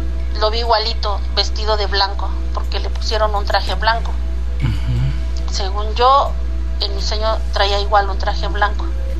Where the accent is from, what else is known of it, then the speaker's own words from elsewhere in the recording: Oaxaca, Mexico; yo soñaba que caminaba por un río que está allá en Oaxaca, porque nosotros pues somos de allá de Oaxaca.